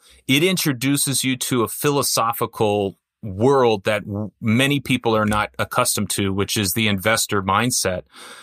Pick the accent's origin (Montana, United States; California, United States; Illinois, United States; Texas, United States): California, United States; I grew up in Orange County. You know, we weren't the wealthy family, but we were around it.